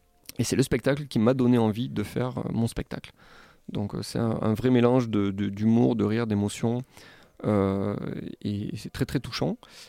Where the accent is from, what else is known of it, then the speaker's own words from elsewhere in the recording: Béziers, Occitanie, France; je suis donc originaire de Béziers.